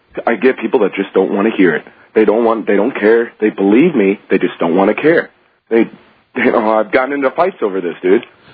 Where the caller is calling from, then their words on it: California, United States; I'm an American, and here right now I'm in California, otherwise known as Mexico, or whatever, you know.